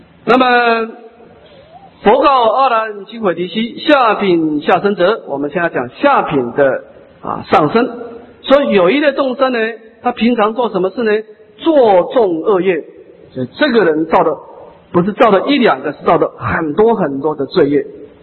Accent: Taiwan; 我们台湾人是很有慈悲心啊

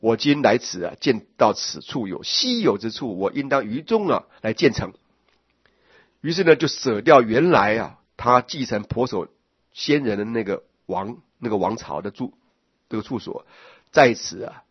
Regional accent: Taiwan; 你们台湾人，我们台湾人有一个经常看到那个台爹

